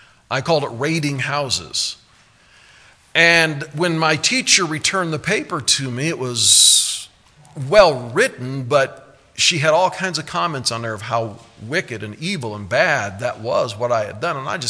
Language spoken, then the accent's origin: English; Omaha, Nebraska, United States; we moved to Omaha, and we were there until I was 9 years old, so 8 years in Omaha, Nebraska. And growing up in Omaha was kind of an interesting thing.